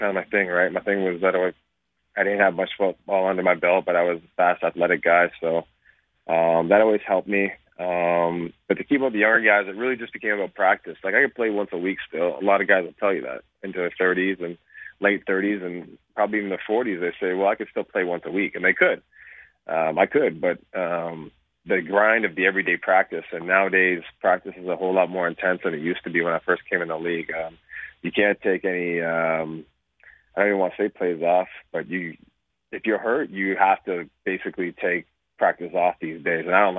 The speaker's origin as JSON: {"language": "English", "country": "Canada", "said": "they told me, in BC for like 20-something years as a Canadian."}